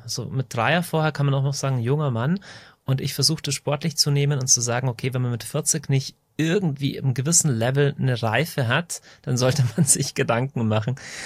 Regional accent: Deggendorf, Bavaria, Germany; Ich komme aus Deckendorf in Niederbayern.

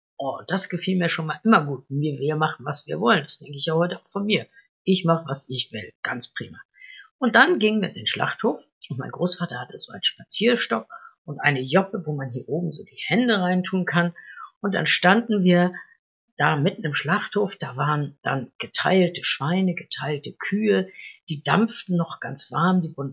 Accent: Flensburg, Schleswig-Holstein, Germany; Ich bin ja in Flensburg an der Küste groß geworden

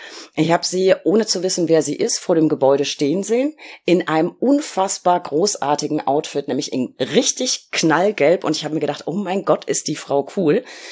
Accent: Berlin, Germany; als Berlinerin

